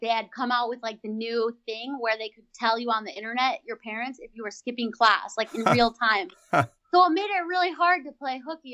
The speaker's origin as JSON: {"language": "English", "town": "Rochester", "region": "Minnesota", "country": "United States", "tie": "born or raised there", "said": "In Rochester. It's in the southeast corner."}